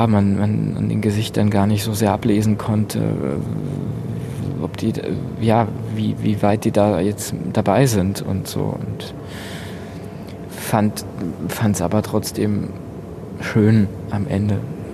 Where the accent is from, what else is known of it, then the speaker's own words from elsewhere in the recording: Lower Austria, Austria; Ich bin südlich von Wien auf dem Land aufgewachsen, in einem kleinen Dorf in Niederösterreich. Das ist das Bundesland um Wien herum.